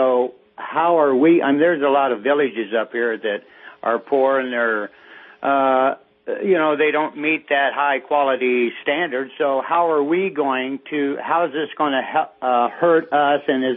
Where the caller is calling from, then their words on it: Alaska, United States; I'm calling from Alaska.